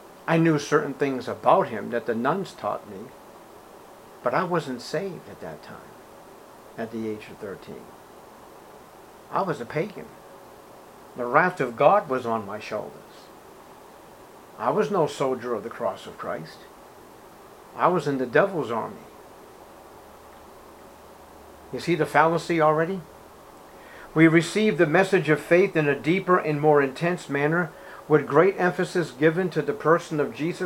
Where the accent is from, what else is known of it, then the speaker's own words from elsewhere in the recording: Boston, Massachusetts, United States; As a Catholic growing up in Boston in the 60s and early 70s, I didn't see any gospel being preached.